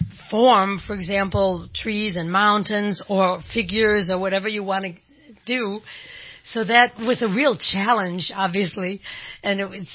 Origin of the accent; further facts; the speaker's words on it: Chicago, Illinois, United States; born there; also born or lived in Austria / Germany / Portugal; I was born in Chicago.